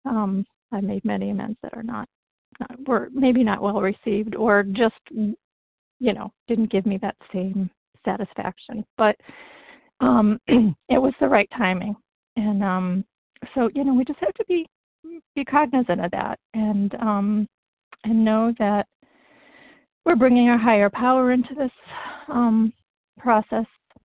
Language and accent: English; Massachusetts, United States; from the Berkshires in Massachusetts. That's the western part of the state.